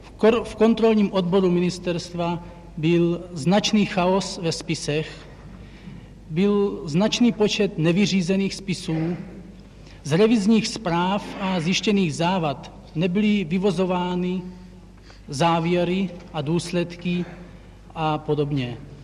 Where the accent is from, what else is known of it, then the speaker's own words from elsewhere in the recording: Ostroměř, Hradec Králové Region, Czechia; born there; now in Prague, Czech Republic; Ostroměří.